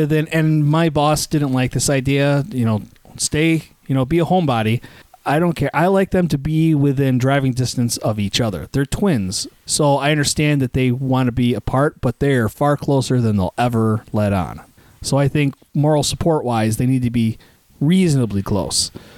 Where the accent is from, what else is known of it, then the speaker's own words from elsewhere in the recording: United States; I grew up on the Great Lakes, and we have Lake Ontario and Lake Erie right here.